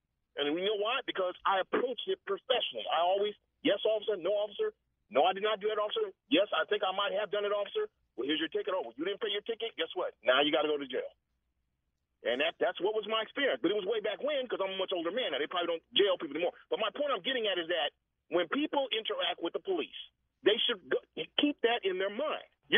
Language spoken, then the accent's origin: English; Redwood City, California, United States; I'm an African-American, and I grew up on the Bay Area, Redwood City, right around the corner from where Charles Johnson himself used to live.